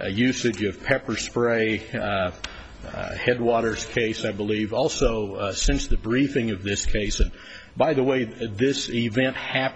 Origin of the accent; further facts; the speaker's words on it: Glendale, Arizona, United States; May it please the court … from Glendale, Arizona.